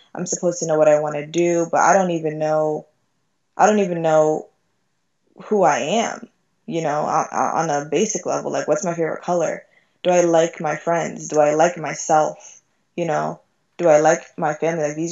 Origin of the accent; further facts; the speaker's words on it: Nigeria; For those of you who don't know, I'm Nigerian. I didn't like being Nigerian.